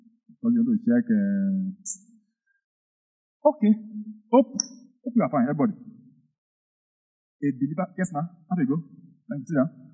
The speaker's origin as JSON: {"language": "English", "country": "Jamaica", "said": "Sorry, I'm from Jamaica."}